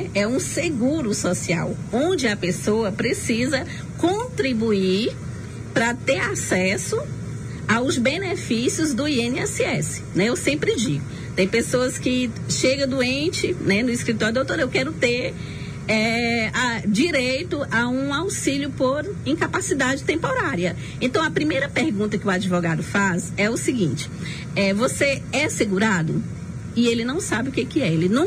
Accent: Simões, Piauí, Brazil; born there; now in Araripina, Brazil; eu sou piauiense, natural da cidade de Simões, né? Mas desde muito cedo já ando aqui, né? Para Araripina, fiz o ensino médio aqui, fiz faculdade aqui na Facisa.

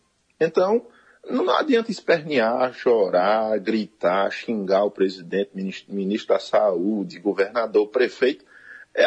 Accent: Juazeiro do Norte, Ceará, Brazil; atender a região do Araripe, Sertão Central, aqui nosso Caririzinho, que eu sou de Juazeiro

